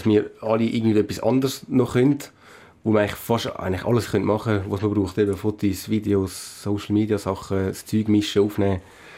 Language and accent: German; Switzerland; accent: Swiss German; Ich rede Schweizerdeutsch und dann gefunden, let's go, wir machen mal schweizerdeutsche Musik.